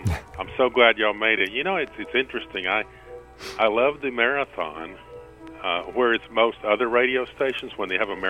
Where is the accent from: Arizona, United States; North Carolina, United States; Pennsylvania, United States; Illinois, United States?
North Carolina, United States; Well, no, I'm originally from North Carolina.